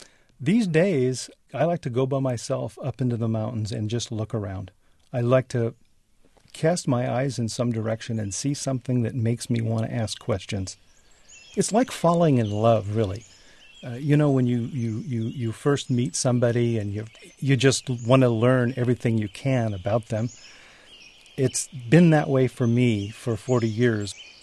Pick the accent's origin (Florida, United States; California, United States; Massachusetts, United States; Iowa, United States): California, United States; It's a chorus that I actually listened to when I grew up in Southern California as a little kid.